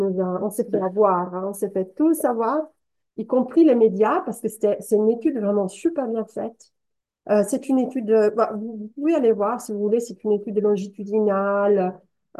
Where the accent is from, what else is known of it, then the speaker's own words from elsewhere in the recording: Italy; Moi, je suis italienne